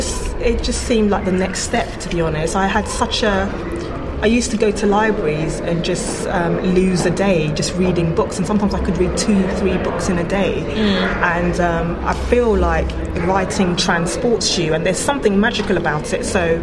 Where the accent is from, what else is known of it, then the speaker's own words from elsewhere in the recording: Nigeria; But especially like being Nigerian, even though Nigeria has loads of writers